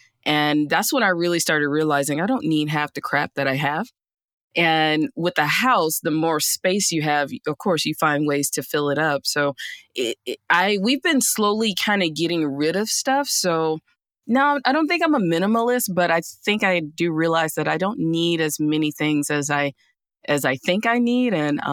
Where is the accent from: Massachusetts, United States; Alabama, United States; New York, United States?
Alabama, United States; moved away as an adult; also born or lived in Georgia; You know, I grew up in Alabama, went to school in Georgia, and I wasn't really feeling San Diego because I was by myself.